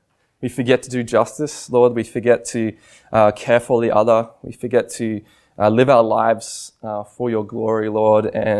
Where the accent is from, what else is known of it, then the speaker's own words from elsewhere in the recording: Sydney, New South Wales, Australia; I'm from Sydney and you see it all the time.